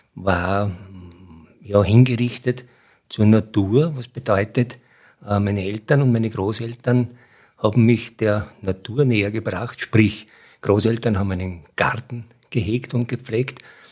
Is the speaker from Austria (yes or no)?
yes; Lower Austria, Austria; ich komme vom Land. Ich bin dort 1 Kilometer entfernt, wo ich jetzt wohne, mit meiner Frau aufgewachsen. Bin jetzt aus Niederösterreich und wir wohnen auch dort.